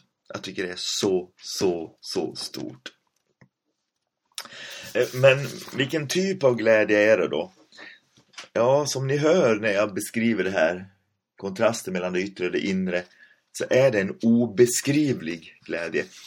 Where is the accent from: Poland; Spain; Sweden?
Sweden; Det här kan ju låta lite märkligt, för vi är ju svenskar och lite till tillbakadragna.